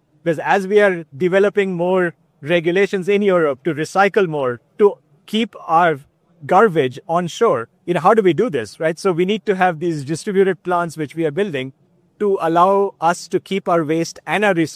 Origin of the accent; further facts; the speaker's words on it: India; moved away as an adult; now in Switzerland; Well, I grew up in India, and then over the course of my professional journey, ended up in Switzerland. And now we live there, and we have our own little business in Switzerland.